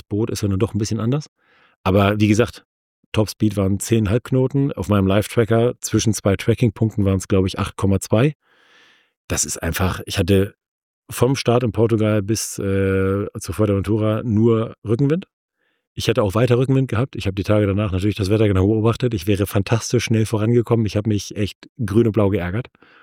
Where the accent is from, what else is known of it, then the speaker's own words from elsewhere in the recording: Norderney, Lower Saxony, Germany; Also ich bin auf Norderney aufgewachsen und ich habe eine große Begeisterung fürs Meer.